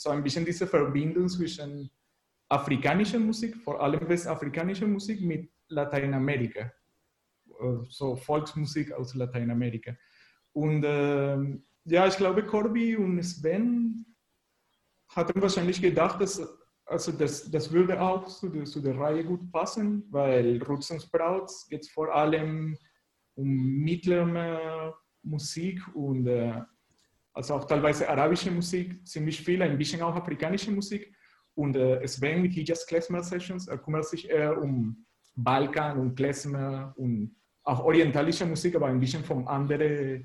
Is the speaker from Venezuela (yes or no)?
yes; Venezuela; German is a second language; now in Leipzig, Germany; ich komme aus Venezuela und wohne hier in Leipzig seit ein bisschen länger als 6 Jahren schon.